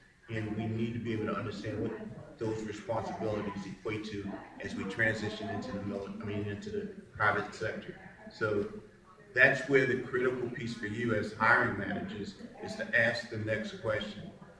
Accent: New York City, New York, United States; I told some of my panel members a story about I'm from New York City, and I went home

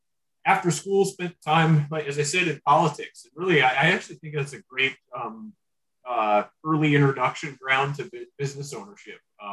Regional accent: Montana, United States; So I'm from Montana originally.

